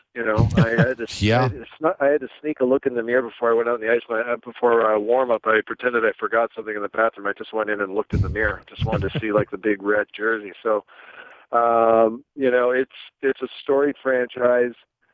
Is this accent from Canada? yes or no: yes; Mimico, Ontario, Canada; born there; like the people from Mimico say, when you're born there, that's all you want to say you're born from.